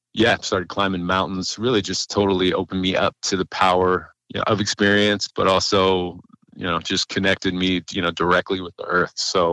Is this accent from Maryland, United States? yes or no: yes; Baltimore, Maryland, United States; Grew up in Baltimore. I managed rock bands in my early 20s.